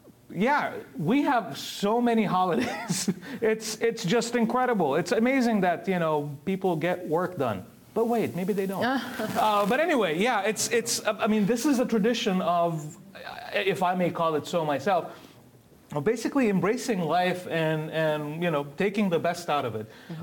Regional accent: Lebanon; growing up in Lebanon, watching all these films

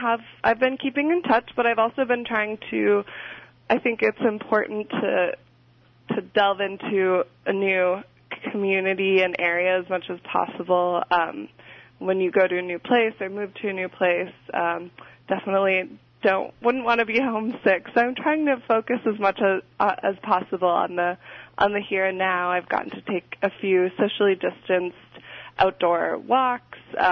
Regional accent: Minnesota, United States; now in New York City, United States; I'm from Minnesota, like I said, originally, and New York City just doesn't have the same winter that Minnesota or Alaska does

